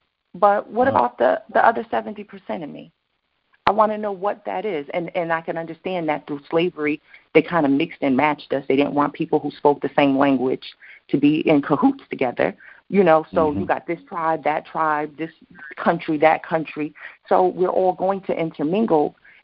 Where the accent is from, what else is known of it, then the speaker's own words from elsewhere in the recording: United States; I know who I am as a Black woman growing up in America. I know who I am as a Black woman growing up in Northern America